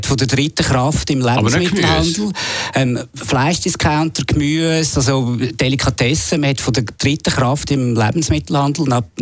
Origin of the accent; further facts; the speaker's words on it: Baden-Württemberg, Germany; Also, ich bin 49, ich bin ein Badener mit italienischen Vorfahren